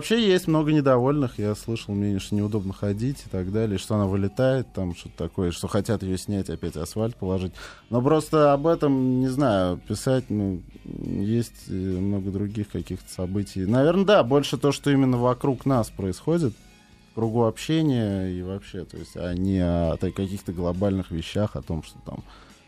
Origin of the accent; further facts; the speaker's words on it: Moscow, Russia; Вырос я не совсем в центре, я в центре 10 лет жил. Вот. Вырос я в спальном районе, ЮЗАО.